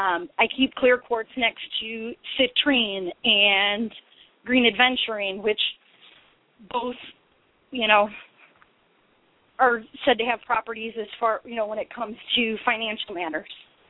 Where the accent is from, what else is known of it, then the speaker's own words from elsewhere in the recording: Midwest, United States; to me, growing up in the Midwest, it was all about family, it was all about neighbors.